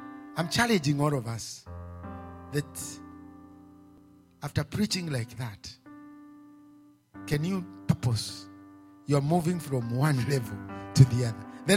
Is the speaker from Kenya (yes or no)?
yes; Kenya; And I come from Kenya. I come from Kenya. I am blessed.